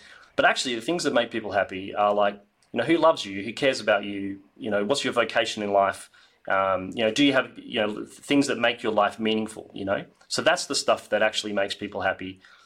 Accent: Western Australia, Australia; where we grew up outside of Perth

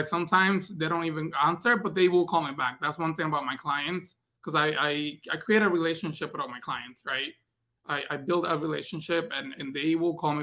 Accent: Puerto Rico; moved away; when we moved here 16 years ago from Puerto Rico, we had community leaders that used to help us, right? Help my mom and my family to get food on our table for Thanksgiving, right?

